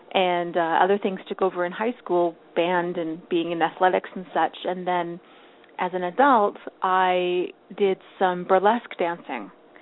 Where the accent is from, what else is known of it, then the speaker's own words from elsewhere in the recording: Ottawa, Ontario, Canada; born there; When I was born in 1976 in Ottawa, Ontario, I weighed in at 1 pound, 12 ounces.